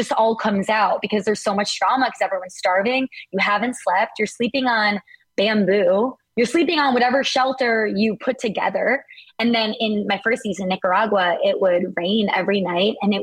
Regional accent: Wisconsin, United States; born or raised there

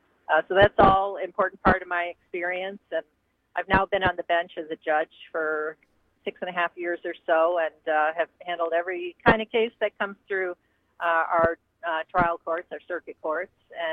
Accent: Chippewa Falls, Wisconsin, United States; when I was a kid growing up in Chippewa Falls

